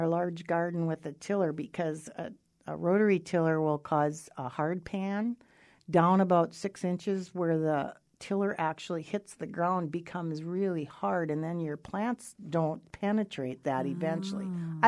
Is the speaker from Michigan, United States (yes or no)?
no; North Dakota, United States; and I come from Mandan Indian country